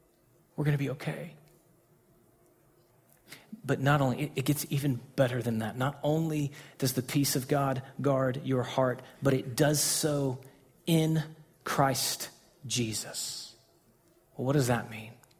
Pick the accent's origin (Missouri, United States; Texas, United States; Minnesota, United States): Texas, United States; And so I can remember even being a little kid living in Texas, growing up in Texas my entire life